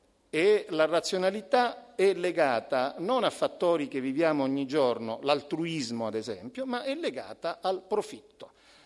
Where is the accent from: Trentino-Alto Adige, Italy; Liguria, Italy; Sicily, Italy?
Sicily, Italy; now in Turin, Italy; Io arrivo da Torino e invece i miei asparagi sono verdi, si scopre. In realtà io sono siciliano